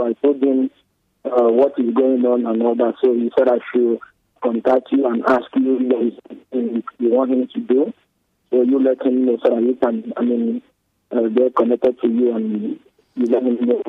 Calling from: Ghana; I'm calling from Ghana.

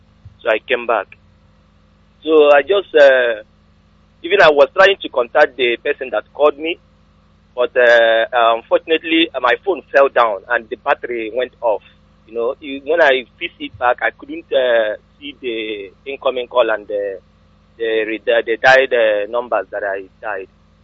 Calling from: Aba, Abia, Nigeria; I'm calling from Aba.

